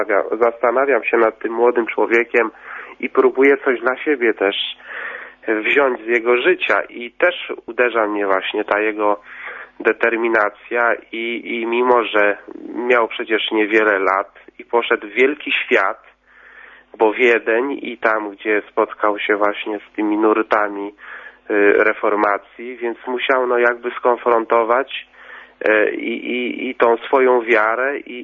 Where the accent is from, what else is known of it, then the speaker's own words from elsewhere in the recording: Masovian Voivodeship, Poland; A na początku chciałem powiedzieć, że wychowałem się w Czasnyszu w ogóle.